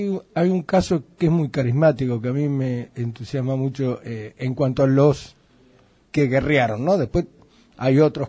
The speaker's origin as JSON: {"language": "Spanish", "country": "Argentina", "said": "Fíjate qué embromados que somos los argentinos"}